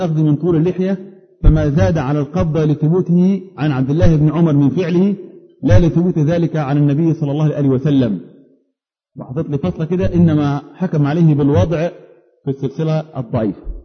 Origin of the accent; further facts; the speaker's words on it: Upper Egypt, Egypt; انا رجل صعيدي معذرة جاي من اخر الخط